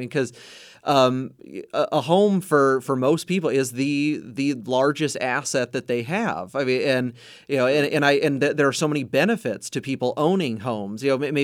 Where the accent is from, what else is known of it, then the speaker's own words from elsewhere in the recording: Meade-Colbert, Washington, United States; But born and raised in North Spokane County in the Meade-Colbert area. And then that's where my wife and I live today.